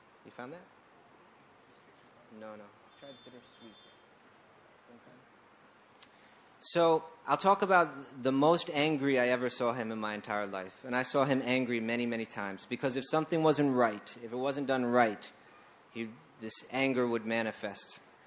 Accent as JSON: {"language": "English", "town": "New York City", "region": "New York", "country": "United States", "tie": "born or raised there", "said": "I grew up in New York City"}